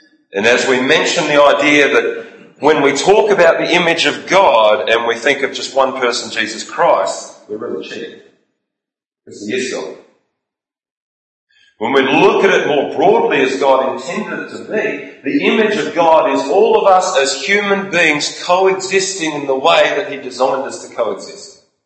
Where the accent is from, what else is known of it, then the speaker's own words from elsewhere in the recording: Australia; give us boundaries through which we as an Australian society, through our culture, through our personalities, should use wisdom to decide how these are applied.